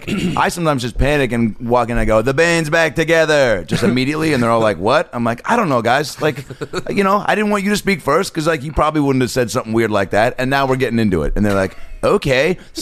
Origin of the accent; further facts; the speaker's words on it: Seattle, Washington, United States; I'm from Seattle.